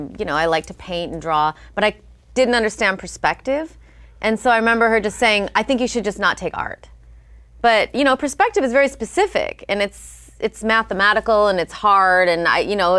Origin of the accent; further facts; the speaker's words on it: Rockford, Illinois, United States; A small town called Rockford. I went to public school.